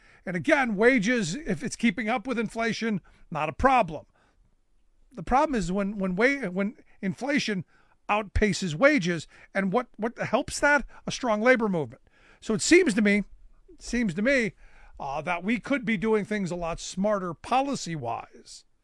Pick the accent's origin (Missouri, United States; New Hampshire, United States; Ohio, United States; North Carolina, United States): Ohio, United States; Cleveland; growing up in Cleveland, you would drive through downtown, you would see off into the distance in the flats, you would see the flame coming out of the steel mill